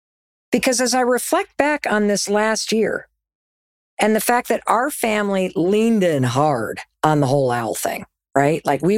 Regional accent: North Muskegon, Michigan, United States; I grew up in Western Michigan in a town called North Muskegon.

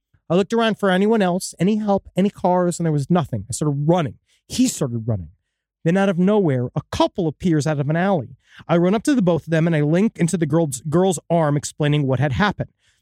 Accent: Australia; I'm from Australia.

